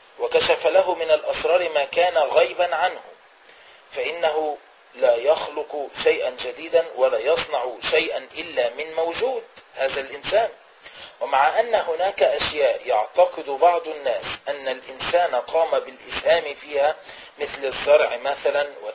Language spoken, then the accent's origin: Arabic; Egypt; عندنا في مصر نقول عنه أردب حبوب